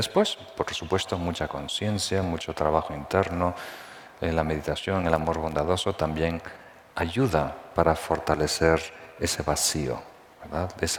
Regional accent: Uruguay; born there; also born or lived in Nepal; yo me nací en Uruguay, ¿verdad? Y ahí se come carne siempre, ¿verdad?

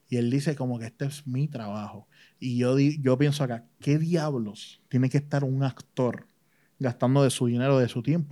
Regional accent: Puerto Rico; nosotros como puertorriqueños y usted como latino

